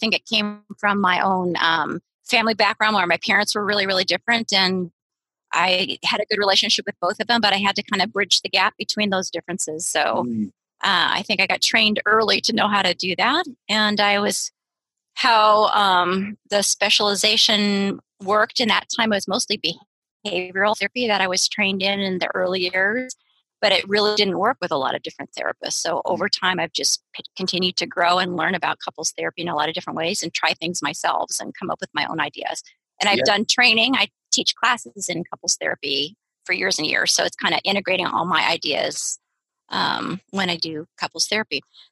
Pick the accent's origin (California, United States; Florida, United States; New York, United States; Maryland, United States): California, United States; San Diego; also born or lived in Seattle; So I'm in my hometown, San Diego, California. Just returned after being about 18 years in Seattle.